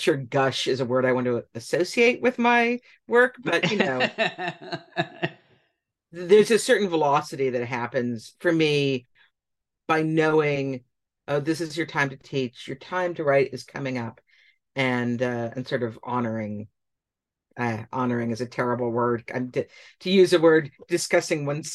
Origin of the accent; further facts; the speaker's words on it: Boston, Massachusetts, United States; I grew up in Boston. I went to Fenway Park as a kid and I lived in that neighborhood.